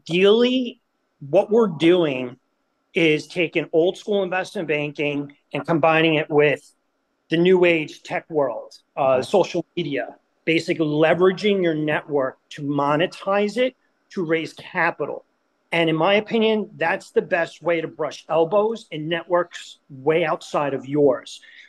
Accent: Long Island, New York, United States; accent: New York; I know you could tell because I can't shake the accent, no matter how hard I try. But I grew up on Long Island

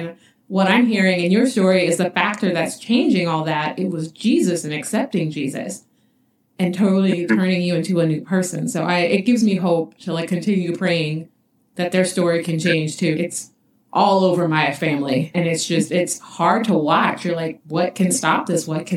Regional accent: Cleveland, Ohio, United States; I'm from Ohio as well, from Cleveland, Ohio. I was born there.

